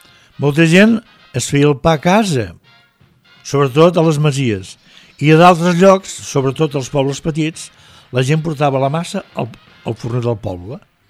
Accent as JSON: {"language": "Catalan", "town": "Reus", "region": "Catalonia", "country": "Spain", "said": "Jo que soc de Reus"}